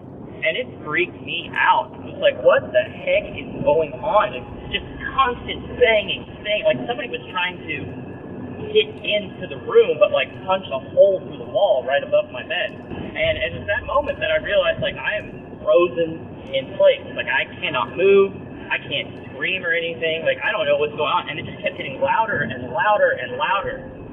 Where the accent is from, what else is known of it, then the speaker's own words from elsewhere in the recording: Tulsa, Oklahoma, United States; I am from Tulsa, Oklahoma.